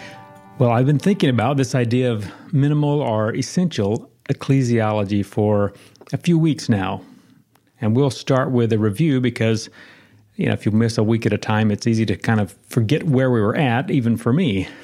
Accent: the South, United States; I grew up in the South, and I learned something that we called English.

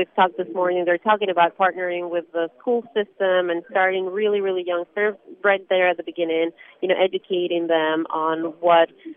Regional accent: Ecuador; now in Maryland, United States; I'm from Ecuador. I have only been here since 2001

